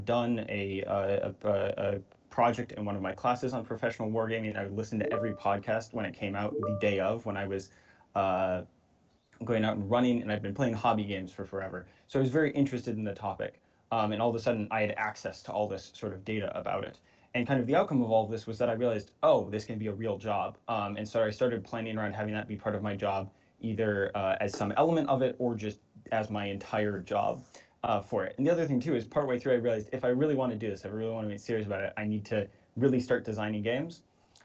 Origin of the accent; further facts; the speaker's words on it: Midwest, United States; I'm an American from the Midwest. I'm 23 years old.